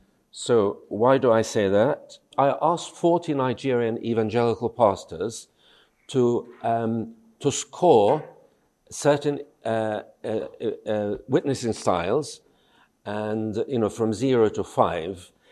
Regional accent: Israel; moved away as an adult; now in England; I am a Christian from Israel originally, from an Arabic-speaking community. My parents were ministers, and I moved to England when I was 18

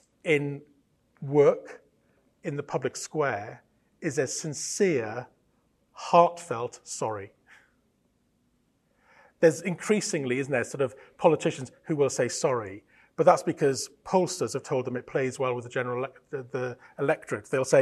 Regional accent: Wales, United Kingdom; I can get away with it being Welsh.

